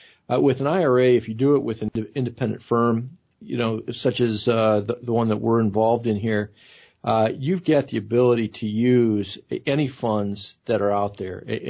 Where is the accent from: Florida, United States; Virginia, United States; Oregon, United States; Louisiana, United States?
Oregon, United States; I automatically take calls from everyone from Oregon. So that's my hometown. So it's my, you know, my area.